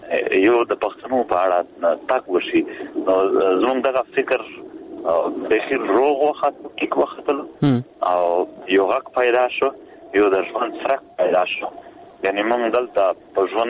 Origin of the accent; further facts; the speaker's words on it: Khyber Pakhtunkhwa, Pakistan; موږ د پښتونخوا خاورې یو، موږ پښتانه یو،